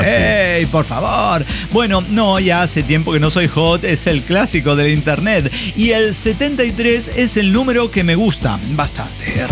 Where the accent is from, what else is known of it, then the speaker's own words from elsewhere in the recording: Venezuela; now in Quito, Ecuador; Resulta que yo soy de Venezuela.